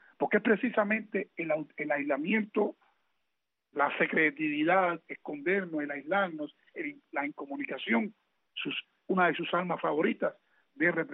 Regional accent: Cuba; nosotros como cubanos, como expresos, como opositores, como anticatristas

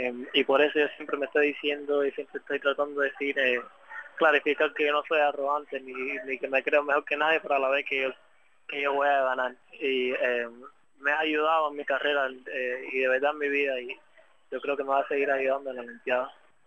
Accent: Miami, Florida, United States; also born or lived in Cuba; yo nací en Cuba y me crié aquí en Miami, pero yo estoy bien, bien orgulloso de haber nacido en Cuba. Siempre voy a decir que nací en Cuba

